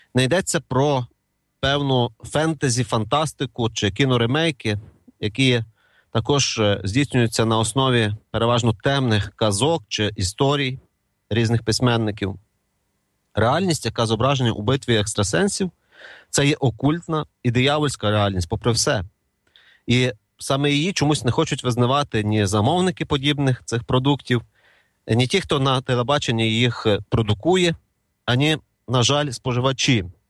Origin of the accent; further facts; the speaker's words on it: Ivano-Frankivsk, Ivano-Frankivsk Oblast, Ukraine; з мого рідного Івано-Франківська